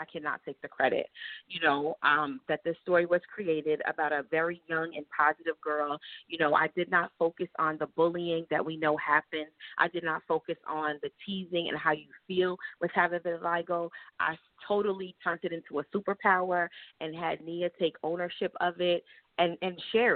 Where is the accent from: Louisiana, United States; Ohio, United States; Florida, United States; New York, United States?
New York, United States; So I go to schools a lot because I'm from New York. I started with New York, going back to my old elementary school